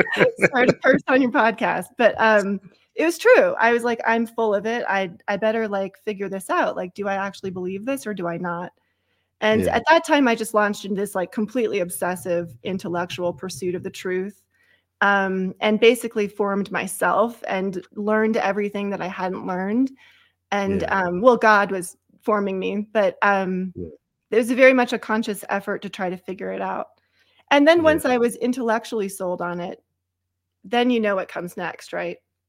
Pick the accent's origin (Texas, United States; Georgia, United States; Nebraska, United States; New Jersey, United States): Nebraska, United States; Omaha; So, I grew up in the Catholic Church. I went to a very wonderful little elementary school in Omaha, Nebraska called St. Joan of Arc.